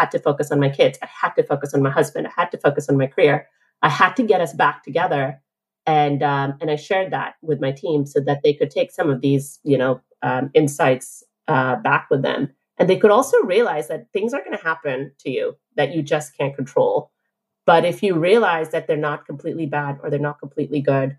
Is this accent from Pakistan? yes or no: yes; Pakistan; I'm originally from Pakistan.